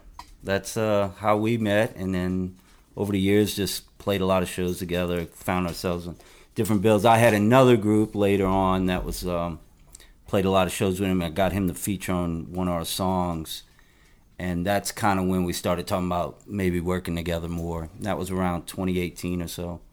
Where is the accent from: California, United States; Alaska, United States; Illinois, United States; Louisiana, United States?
Louisiana, United States; New Orleans; I sure am. Yeah. I'm from New Orleans.